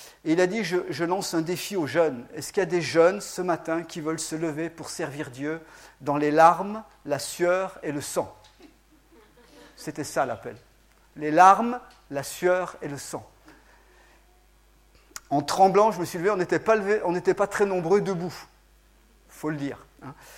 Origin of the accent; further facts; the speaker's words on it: Central African Republic; Donc ça, c'était chez nous en Centrafrique.